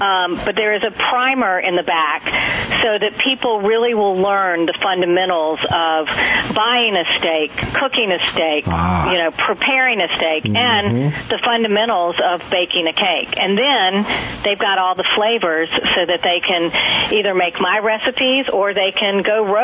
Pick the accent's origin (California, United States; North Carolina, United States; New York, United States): North Carolina, United States; moved away; I grew up in North Carolina, and I moved away